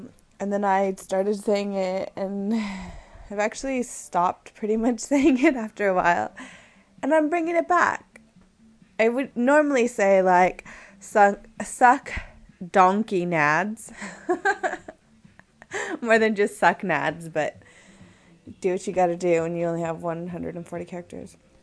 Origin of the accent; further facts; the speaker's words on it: California, United States; accent: LA; that I couldn't say suck nads in my LA accent